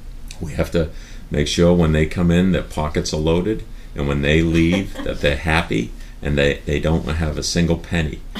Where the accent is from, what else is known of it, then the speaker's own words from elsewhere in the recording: Magnolia, United States; I grew up in Magnolia.